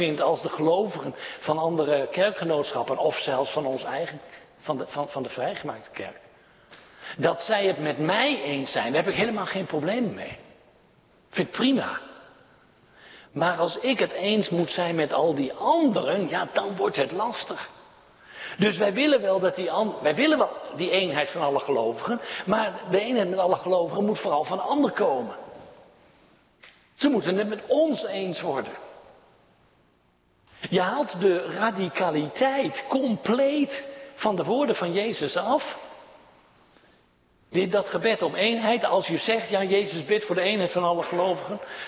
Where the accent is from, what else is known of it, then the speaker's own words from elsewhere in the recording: Friesland, Netherlands; Ja, ik ben een Friese, dan zeg je Meza.